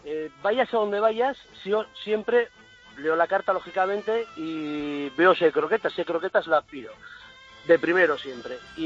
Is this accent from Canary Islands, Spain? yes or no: no; Asturias, Spain; Hombre, yo soy de Asturias